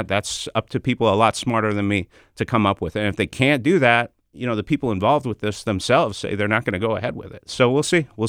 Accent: Montreal, Quebec, Canada; Well, I grew up in Montreal where they built the biggest

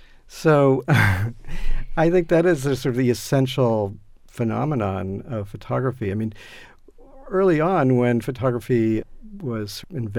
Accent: Medford, Massachusetts, United States; I grew up in Medford, but I hung out a lot in Somerville.

